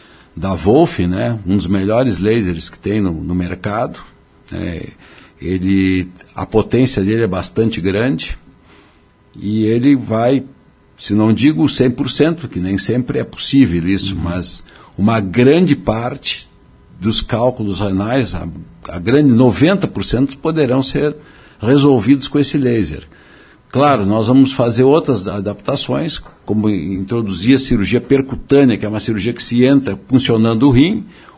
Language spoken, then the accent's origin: Portuguese; Farroupilha, Rio Grande do Sul, Brazil; now in Garibaldi, Brazil; não sou nascido em Garibaldi, sou farroupilhense, mas Garibaldi é minha cidade do coração, né? Minha esposa, fiz minha vida aqui.